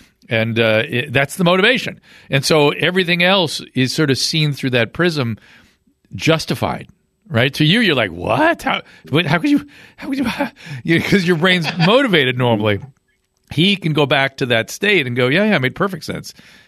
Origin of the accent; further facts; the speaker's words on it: Australia; I'm from Australia. I lived in Australia.